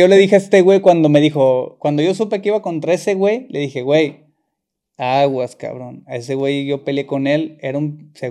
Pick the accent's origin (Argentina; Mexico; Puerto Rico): Mexico; Ya te la sabes, como todo mexicano, güey.